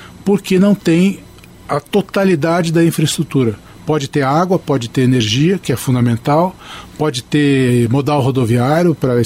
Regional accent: Londrina, Paraná, Brazil; born there; que eu sou de Londrina, sou londrinense de nascimento.

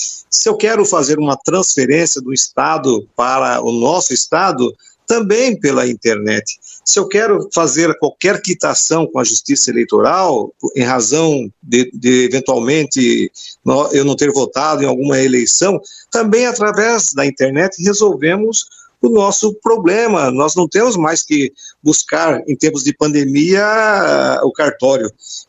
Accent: Brazil; Bem, como bom brasileiro, nós sempre, costumeiramente, deixamos para a última hora.

